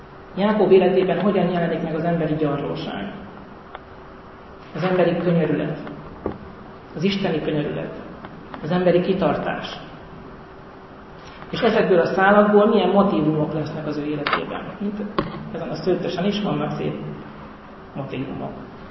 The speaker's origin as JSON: {"language": "Hungarian", "region": "Heves", "country": "Hungary", "tie": "born or raised there", "said": "Én egy kisvárosból származom, amit Hevesnek hívnak, Heves megyében, Heves megye, Hevesről kaptam ki. És ebben a kisvárosban, ahol én fölnőttem"}